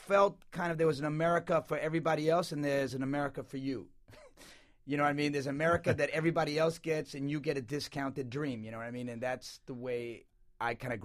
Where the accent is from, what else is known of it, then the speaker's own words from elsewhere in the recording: New York City, New York, United States; I grew up in New York City, Jackson Heights. It was, at the time, the most densely ethnically varied neighborhood in the world.